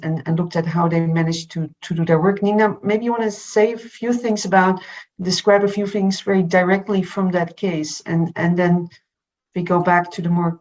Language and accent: English; Berlin, Germany; because I'm from Berlin myself